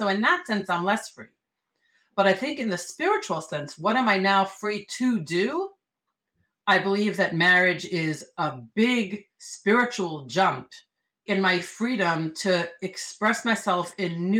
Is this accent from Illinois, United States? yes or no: no; New York City, New York, United States; now in Israel; So that's who I am. That's what I do. I grew up in New York City. I'm Israeli for 32 years. I love it.